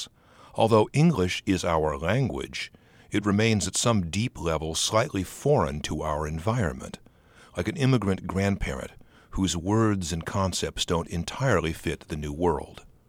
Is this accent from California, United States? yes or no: yes; Hawthorne, California, United States; I was born and raised in Hawthorne, California, a tough working-class town in southwest Los Angeles.